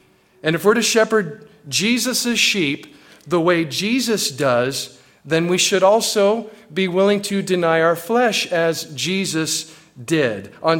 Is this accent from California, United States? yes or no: yes; California, United States; now in Memphis, United States; I came from Southern California 16 years ago to move to the Memphis, Tennessee area.